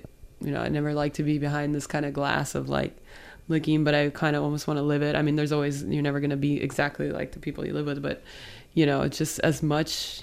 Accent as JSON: {"language": "English", "town": "Davie", "region": "Florida", "country": "United States", "tie": "born or raised there", "said": "I grew up in Davie. Okay. Davie, Florida, another old town place. That was the Everglades."}